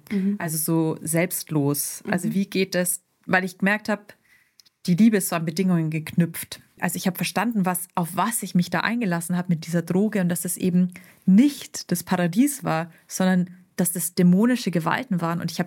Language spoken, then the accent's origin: German; Bavaria, Germany; ich bin in Bayern groß geworden.